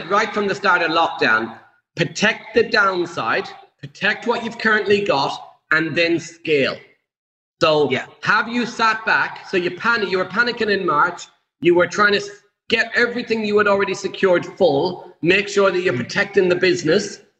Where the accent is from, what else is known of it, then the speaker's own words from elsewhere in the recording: Ireland; English is a second language; Hey, I'm Irish. I can't. English is my second language.